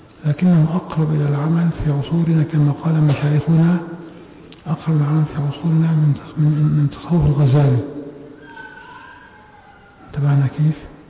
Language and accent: Arabic; Syria; كما حصل عندنا في الشام